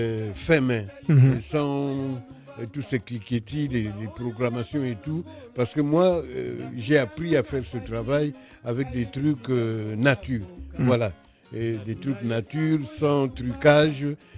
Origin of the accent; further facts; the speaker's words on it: Angola; Alors quand je suis rentré en Angola, il y a une personnalité de chez moi en Angola